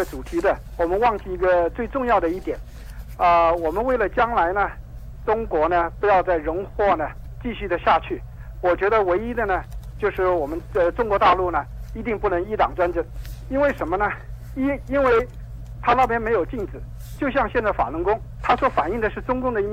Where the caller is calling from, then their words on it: New Jersey, United States; 我是从新纽泽西打来的。